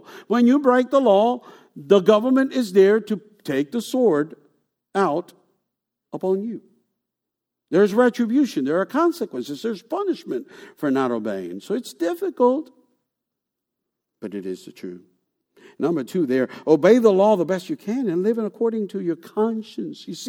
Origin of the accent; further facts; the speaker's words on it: Puerto Rico; moved away as an adult; also born or lived in Bronx, New York; now in United States; I was born in this country. I was born in the Bronx, New York. But as a little child, I was taken to Puerto Rico, where I was raised, and became a man.